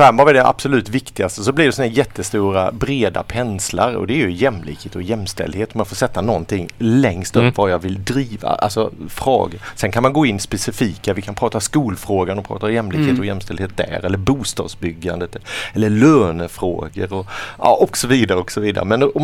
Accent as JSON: {"language": "Swedish", "town": "Falkenberg", "region": "Halland County", "country": "Sweden", "tie": "born or raised there", "said": "som man har varit medlem i sen hemma i Falkenberg"}